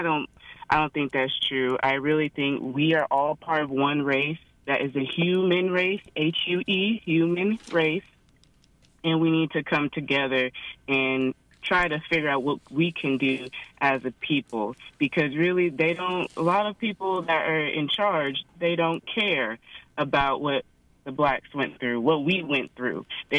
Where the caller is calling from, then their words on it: Leavenworth, Kansas, United States; I'm calling from Leavenworth, Kansas.